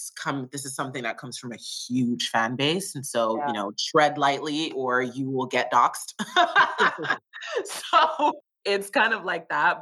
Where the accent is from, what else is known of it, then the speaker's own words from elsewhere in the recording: Toronto, Ontario, Canada; I'm from Toronto, but I'm currently in Vancouver filming a really cool Amazon series.